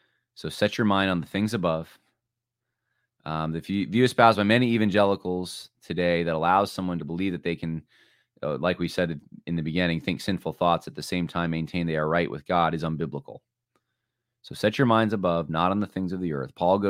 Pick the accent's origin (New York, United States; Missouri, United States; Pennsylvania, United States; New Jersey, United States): New York, United States; I mean, culturally, I'm not really that New York, but they're definitely growing up here.